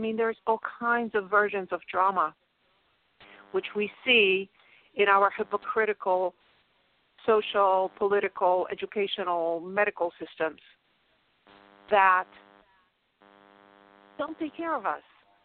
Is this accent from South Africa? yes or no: no; Poland; English is a second language; now in United States; even Poland is mentioned, which is my home country.